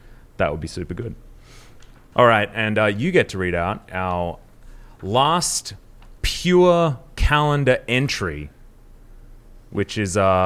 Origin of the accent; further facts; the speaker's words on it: Australia; but I'm an Australian who doesn't drink dollar T